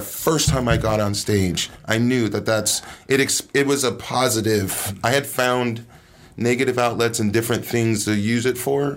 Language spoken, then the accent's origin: English; Stockton, California, United States; I'm a Marine. I went to, I grew up in Stockton.